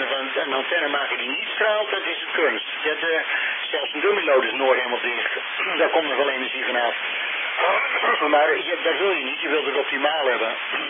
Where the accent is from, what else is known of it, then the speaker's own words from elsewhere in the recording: Netherlands; we zijn wel Nederlanders natuurlijk, hè.